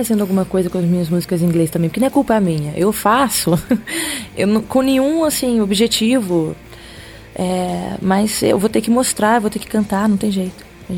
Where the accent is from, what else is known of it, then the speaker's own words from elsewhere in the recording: Brazil; as pessoas dizem que tem gente que nem pensa que eu sou brasileira, tem gente que nem lembra.